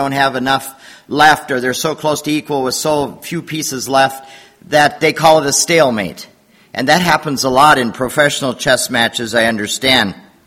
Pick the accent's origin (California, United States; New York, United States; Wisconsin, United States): Wisconsin, United States; Tom is actually from Lancaster, Pennsylvania area, and I'm from Wisconsin.